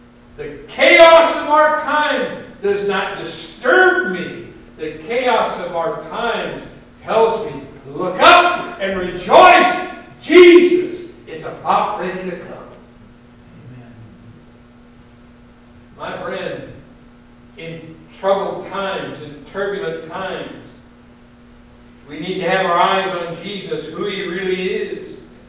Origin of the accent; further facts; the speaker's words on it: United States; born there; I'm grateful that I was born in America. I'm grateful for the heritage that I have.